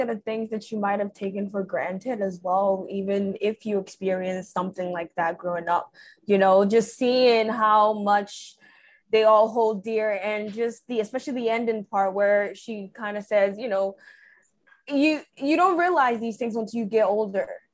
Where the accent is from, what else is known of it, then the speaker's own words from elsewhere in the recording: Ghana; moved away; I grew up back in Ghana in a similar environment where almost everyone in that neighborhood kind of was like, you know, the aunties or whoever, they were almost like your second mom.